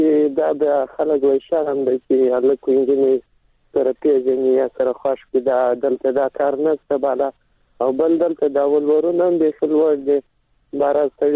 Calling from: Helmand, Afghanistan; د هلمند سره.

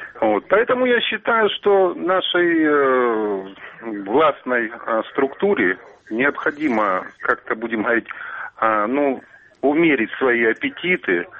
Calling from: Avdiivka, Donetsk Oblast, Ukraine; Авдеевка, Донецкая область.

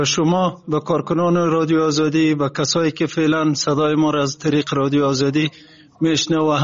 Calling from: Afghanistan; شخصی از افغانستان استم.

